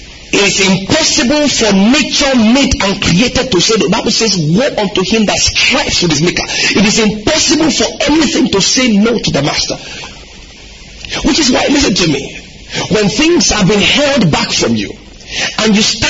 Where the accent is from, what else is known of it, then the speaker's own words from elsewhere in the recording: Igbotako, Ondo, Nigeria; Like my hometown, it's called Igbotako. It does not inspire anything.